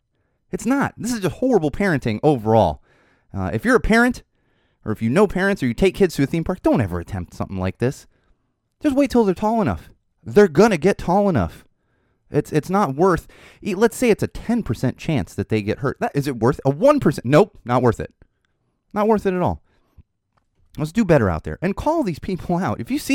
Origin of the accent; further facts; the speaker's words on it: Miami, Florida, United States; born there; I was born in Miami, and I was a very young kid, but I do remember a couple of the big hurricanes that rolled through there.